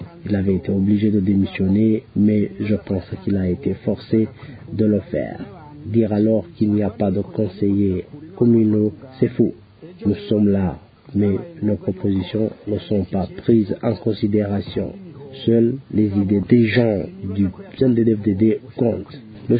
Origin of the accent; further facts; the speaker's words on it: Kiremba, Burundi; Voilà donc le vrai problème auquel nous sommes confrontés chez nous à Kiremba.